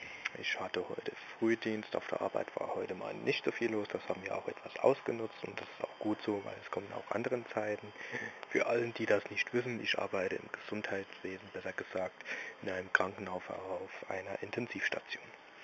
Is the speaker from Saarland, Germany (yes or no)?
yes; Saarland, Germany; born there; Nein, ich bin kein Saarland, doch ein halber. Ich bin im Saarland geboren, aber wir wohnen in Rheinland-Pfalz, aber ziemlich nah an der Grenze vom Saarland.